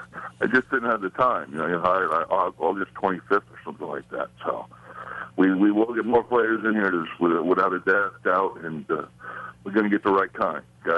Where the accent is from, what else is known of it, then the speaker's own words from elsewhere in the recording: Long Island, New York, United States; now in New Jersey, United States; I'm from Long Island, man. We're the world's longest parking lot.